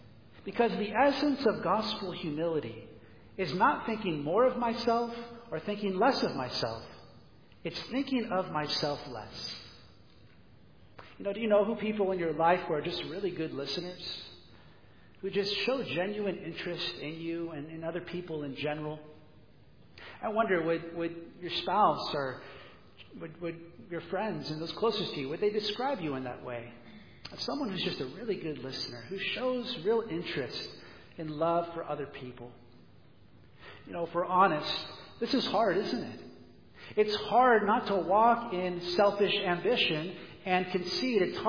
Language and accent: English; United States; I'm American, so I could talk about the States a little bit.